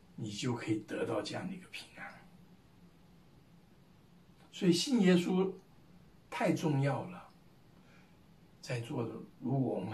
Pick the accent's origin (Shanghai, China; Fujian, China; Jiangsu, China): Fujian, China; Fuqing; 我小的时候住在福建的福清，福清是靠海，所以每一次一听说日本人要进城，吓得大家就赶快找地方躲起来。